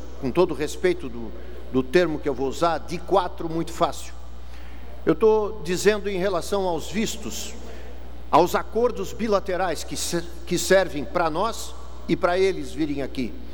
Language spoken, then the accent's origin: Portuguese; Brazil; now in United States; bater no peito e dizer eu sou brasileiro lá, a coisa não é assim. E nós sofremos um grande preconceito ainda nos Estados Unidos da América